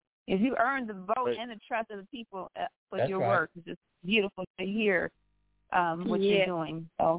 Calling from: Grand Rapids, Michigan, United States; out of Grand Rapids, Michigan.

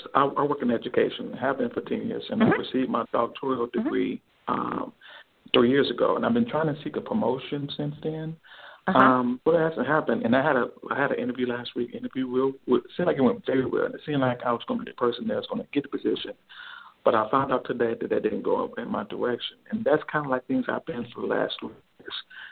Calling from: Indianapolis, Indiana, United States; I'm calling from Indianapolis.

